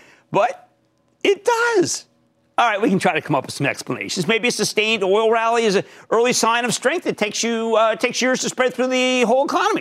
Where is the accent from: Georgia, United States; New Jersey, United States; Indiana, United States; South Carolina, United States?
New Jersey, United States; Let's go to Steve, my home state of New Jersey.